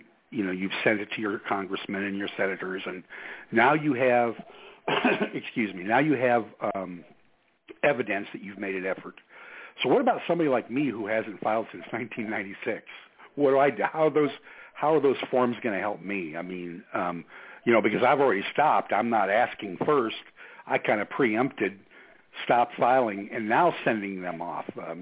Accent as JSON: {"language": "English", "region": "Illinois", "country": "United States", "said": "I'm from Illinois."}